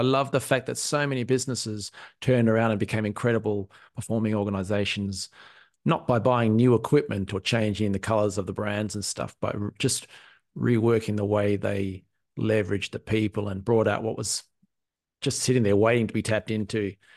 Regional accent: Australia; now in Ireland; I'm an Aussie living in Ireland.

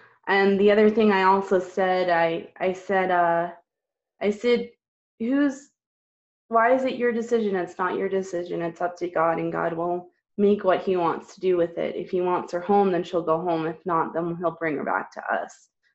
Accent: Maine, United States; now in Colorado, United States; I'm originally from Maine, pretty much. I grew up there my whole life. I don't know, I guess right now I moved to Colorado.

